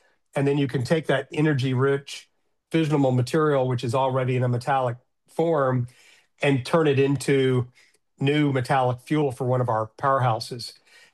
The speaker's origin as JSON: {"language": "English", "town": "Louisville", "region": "Kentucky", "country": "United States", "tie": "born or raised there", "lives_now": "Chicago, United States", "said": "I live in Chicago. I grew up in Louisville, Kentucky."}